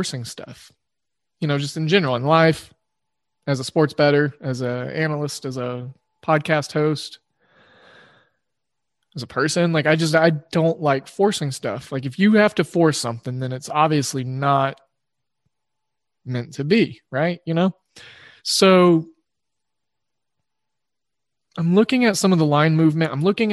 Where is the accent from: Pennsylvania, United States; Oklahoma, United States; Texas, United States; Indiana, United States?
Oklahoma, United States; it's probably because I grew up in Oklahoma and we didn't have any pro teams until the Thunder, my eighth grade year.